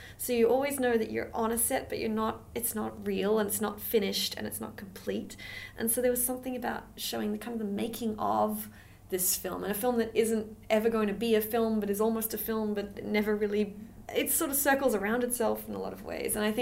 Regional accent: Australia; I'm Australian

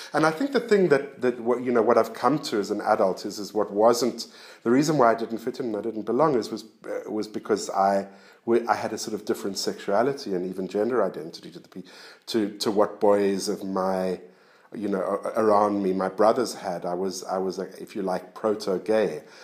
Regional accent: Johannesburg, Gauteng, South Africa; a sort of gay subculture developed in downtown Johannesburg, which is my hometown.

